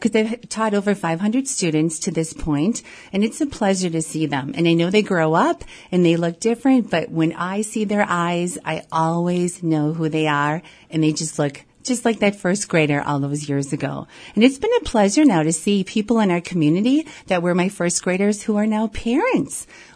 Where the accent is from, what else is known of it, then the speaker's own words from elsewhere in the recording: Medford, Wisconsin, United States; Well, I am actually a Medford native. I grew up in Medford, and I attended college in River Falls. And when I returned, I wanted to teach right away in my community.